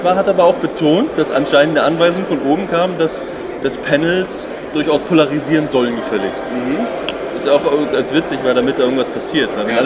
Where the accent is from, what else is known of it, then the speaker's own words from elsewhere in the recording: Munich, Bavaria, Germany; Ah ja, ich komme auch aus München.